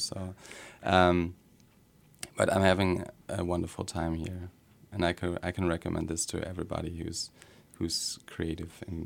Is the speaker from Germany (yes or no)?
yes; Münster, North Rhine-Westphalia, Germany; moved away as an adult; now in Berlin, Germany; I was born in Münster in Germany. That's in the western part of Germany, where I lived for the first 25 years. And then I moved to Berlin 4 years ago, where I work as an illustrator.